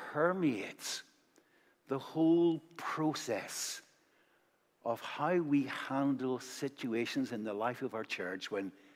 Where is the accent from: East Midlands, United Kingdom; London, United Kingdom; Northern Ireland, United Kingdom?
Northern Ireland, United Kingdom; born or raised there